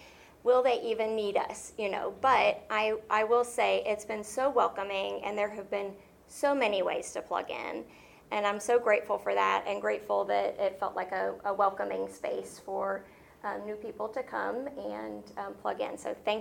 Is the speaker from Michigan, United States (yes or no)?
no; Atlanta, Georgia, United States; so I grew up in a Christian home. I'm from Atlanta originally. And if you're familiar with Decatur or Northlake, I went to Greater Atlanta Christian School.